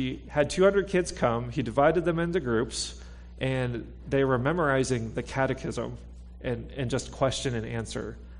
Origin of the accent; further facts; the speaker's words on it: Pittsburgh, Pennsylvania, United States; now in Pacific Northwest, United States; I grew up in Pittsburgh. Philadelphia is kind of like Samaria for us Pittsburghers.